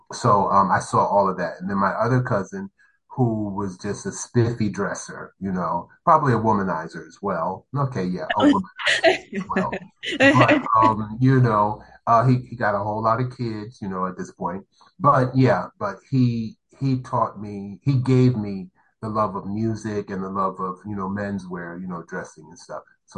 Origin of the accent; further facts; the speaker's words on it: Newark, New Jersey, United States; now in Jersey City, United States; I'm from Newark, New Jersey, but I live in Jersey City, New Jersey.